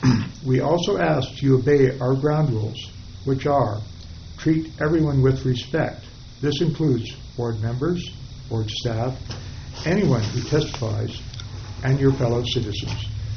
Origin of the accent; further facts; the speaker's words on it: Markleeville, California, United States; I am from Markleville